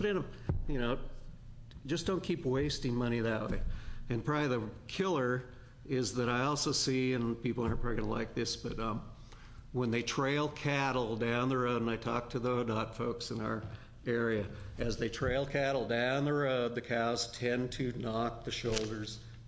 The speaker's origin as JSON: {"language": "English", "town": "Fields", "region": "Oregon", "country": "United States", "said": "I'm from Fields, Oregon. So we own the town of Fields and that."}